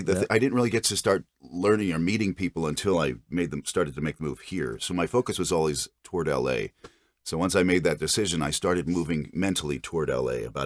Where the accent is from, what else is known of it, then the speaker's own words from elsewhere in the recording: Philadelphia, Pennsylvania, United States; born there; also born or lived in Washington, D.C. / San Francisco; now in California, United States; Well, I'm from the East Coast, like so many of us. I was born in Philly, and my family still live back there in South Jersey.